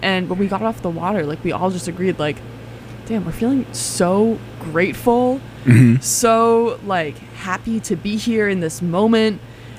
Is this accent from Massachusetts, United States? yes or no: yes; Boston, Massachusetts, United States; I grew up in the Boston area.